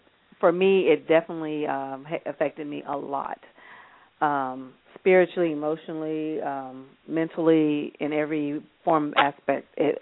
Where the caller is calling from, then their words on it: Rancho Cucamonga, California, United States; Okay, I'm calling from Rancho Cucamonga, California.